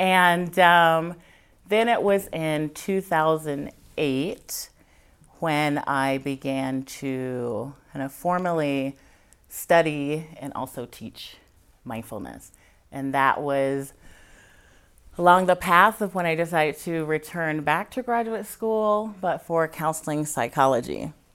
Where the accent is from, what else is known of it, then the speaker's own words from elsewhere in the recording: Alabama, United States; I was growing up in Alabama, and my grandma were very Southern Baptist Christian religion.